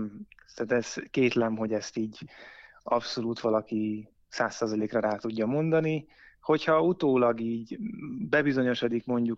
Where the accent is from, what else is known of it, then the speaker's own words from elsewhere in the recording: Pécs, Baranya, Hungary; és én pécsi származású vagyok